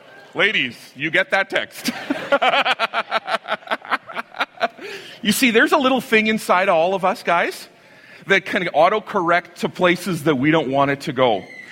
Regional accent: Saskatchewan, Canada; I was born in Saskatchewan. I was raised in Saskatchewan.

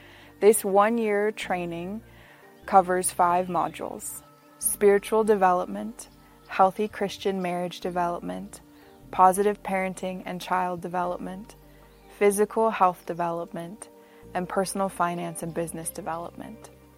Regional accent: United States; now in Kisoro, Uganda; I'm an American missionary living here in Kisoro, Uganda

